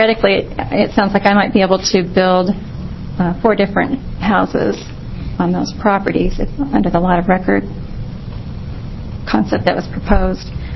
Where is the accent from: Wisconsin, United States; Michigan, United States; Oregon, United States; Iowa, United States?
Oregon, United States; I'm from Washington County.